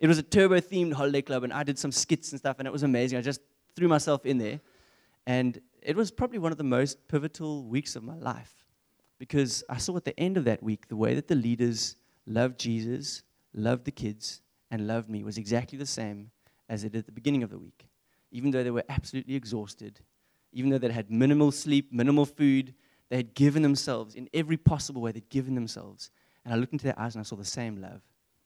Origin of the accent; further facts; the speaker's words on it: Port Elizabeth, Eastern Cape, South Africa; But I grew up in Port Elizabeth. I was a little chokerki growing up in the Storehouse Church.